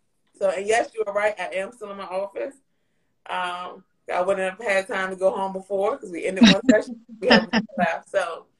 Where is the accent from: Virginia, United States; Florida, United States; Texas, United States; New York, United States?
Virginia, United States; but I am from the Hampton Roads area. I live in Norfolk, Virginia.